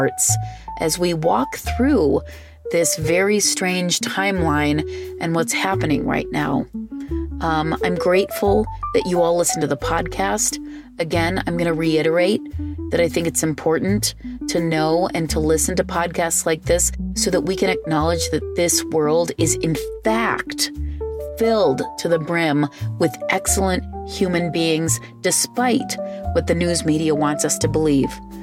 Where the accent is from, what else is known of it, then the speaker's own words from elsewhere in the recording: Illinois, United States; Well, I grew up outside of Chicago, so we weren't too far away from each other.